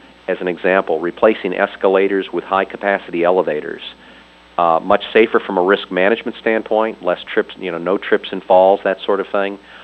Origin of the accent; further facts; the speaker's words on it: Chicago, Illinois, United States; I think you all hail from Chicago. That's my hometown from many years ago.